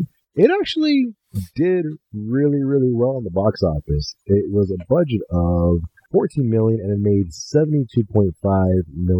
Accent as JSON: {"language": "English", "town": "Miami", "region": "Florida", "country": "United States", "tie": "born or raised there", "said": "Because he is from my hometown, Miami, Florida, and I had no idea that I'm like, oh, respect. Some hometown love."}